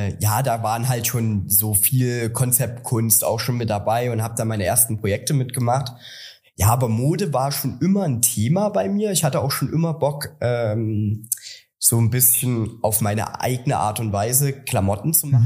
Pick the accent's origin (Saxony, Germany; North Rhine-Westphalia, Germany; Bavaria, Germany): Saxony, Germany; Chemnitz; ich komme aus Chemnitz.